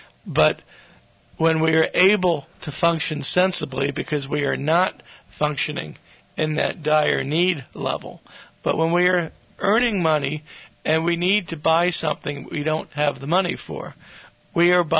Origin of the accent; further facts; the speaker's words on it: New York, United States; I'm from New York, but there was a guy called Crazy Eddie